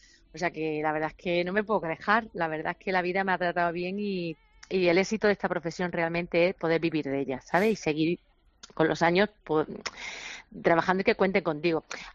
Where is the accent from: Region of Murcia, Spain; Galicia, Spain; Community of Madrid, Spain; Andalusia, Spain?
Andalusia, Spain; Málaga; te quiero decir que no somos dos malagueños, somos tres.